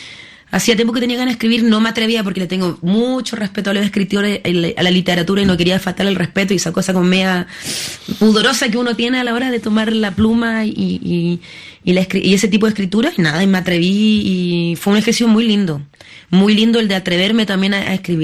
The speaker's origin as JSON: {"language": "Spanish", "town": "Paris", "region": "Île-de-France", "country": "France", "tie": "born or raised there", "also_born_or_lived": "Lille", "said": "Es que yo nací en Lille, después me vine a París, muy joven."}